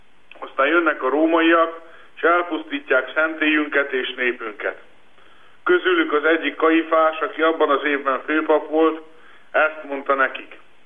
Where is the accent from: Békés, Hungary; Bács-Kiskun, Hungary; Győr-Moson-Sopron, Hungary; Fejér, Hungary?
Győr-Moson-Sopron, Hungary; Sopron; 1993-ban, Sopronban, az én szülővárosomban volt egy új mise.